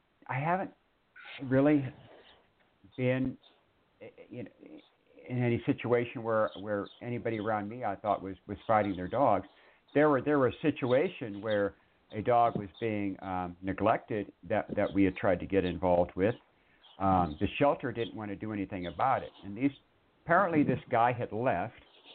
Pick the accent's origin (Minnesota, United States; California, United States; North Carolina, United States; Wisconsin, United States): California, United States; moved away as an adult; now in Mesa, United States; I was born and raised in California, real quick, and I moved to Arizona in 2013, 2014 to Mesa.